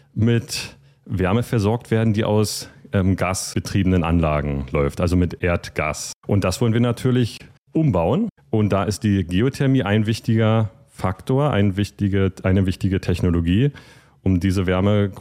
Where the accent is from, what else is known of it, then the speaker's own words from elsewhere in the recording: Potsdam, Brandenburg, Germany; um die Dinge hier in meiner Heimatstadt umzusetzen und bin zurückgekommen nach Potsdam, meiner alte neue Heimat.